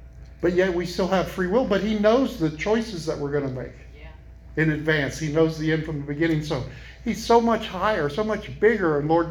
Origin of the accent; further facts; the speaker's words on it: Illinois, United States; also born or lived in Maine; now in Roanoke, United States; I come from Illinois. My wife comes from Boston. We had lived in Maine for 10 years and moved south to Roanoke.